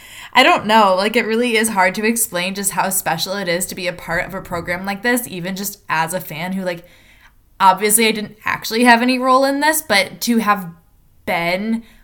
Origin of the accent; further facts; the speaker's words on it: Michigan, United States; now in California, United States; I'm here in California now, but I grew up in Michigan and went to school at Michigan